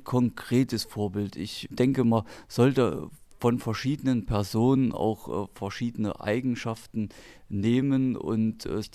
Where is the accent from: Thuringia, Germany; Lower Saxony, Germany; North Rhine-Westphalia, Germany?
Thuringia, Germany; Saalfeld; Das ist in erster Linie meine Heimatstadt Saalfeld. Hier bin ich seit 35 Jahren zu Hause, fühle mich wohl. Meine Frau und meine beiden Kinder leben hier.